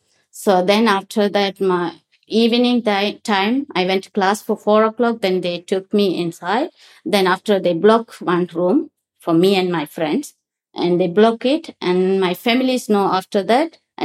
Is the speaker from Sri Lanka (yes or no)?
yes; Sri Lanka; English is a second language; I'm from Sri Lanka.